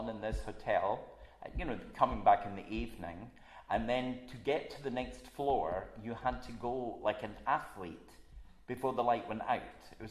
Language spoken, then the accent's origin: English; Glasgow, Scotland, United Kingdom; because I'm a Glaswegian, they would have thought that notice was for you and for all Glaswegians